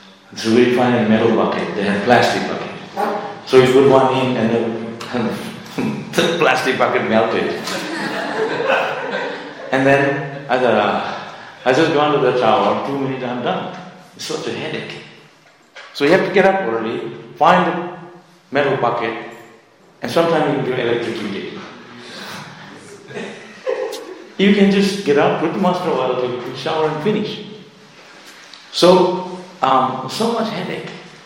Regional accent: India; born there; It's my karma, I could accept it. I was born in India, so I could accept it a little bit.

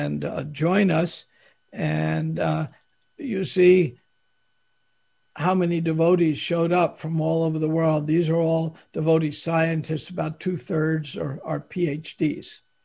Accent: New Jersey, United States; I am from New Jersey, and those of us from New Jersey always confess that even for us, English is a second language.

